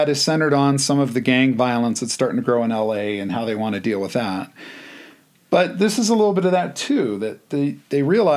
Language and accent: English; California, United States; he's giving me a hard time because I'm from California.